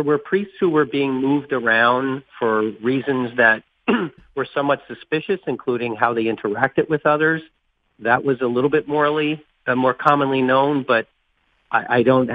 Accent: New Jersey, United States; I don't know the Pittsburgh situation well. I'm from New Jersey.

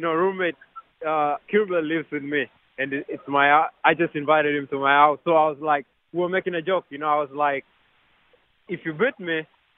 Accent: Kenya; So it's all about the mentality and how we grew up in Kenya, and the life was tough and everything was tough.

